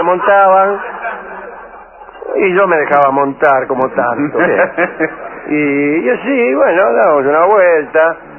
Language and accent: Spanish; Monterrey, Nuevo León, Mexico; Estamos estudiando aquí, somos de Monterrey, México.